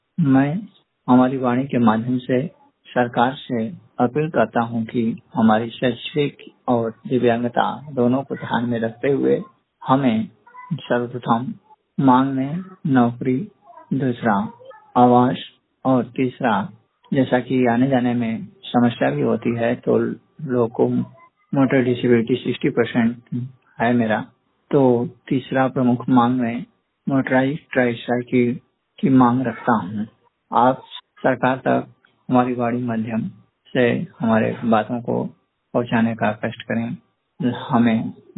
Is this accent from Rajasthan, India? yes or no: no; Pasni Kala, Uttar Pradesh, India; ग्राम भगनी पोस्ट तेंदु, थाना रावश्वन, ब्लॉक रावश्वन, जनपद सोनभद्र, ग्राम पंचायत पसनी कला का मूल निवासी हूँ।